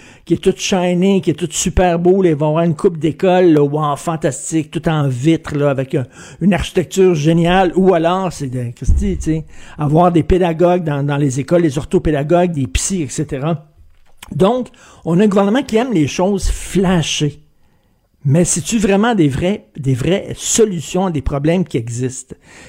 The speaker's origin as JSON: {"language": "French", "town": "Verdun", "region": "Quebec", "country": "Canada", "said": "moi, je viens d'un milieu très, très, très populaire. Je viens de Verdun"}